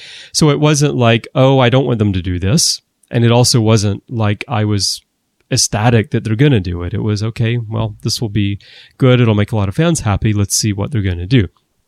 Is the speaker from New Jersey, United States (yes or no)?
no; Alabama, United States; well, you're from Oklahoma, I'm from Alabama, so we both know this very well.